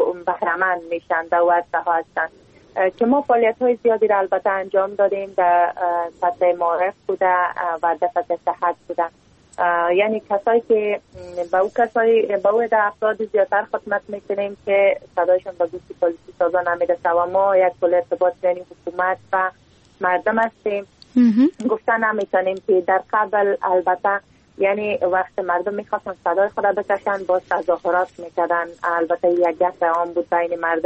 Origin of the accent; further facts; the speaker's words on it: Takhar, Afghanistan; میبینیم چی گونه مشکلات در ولایت ما یعنی ولایت تخار وجود داره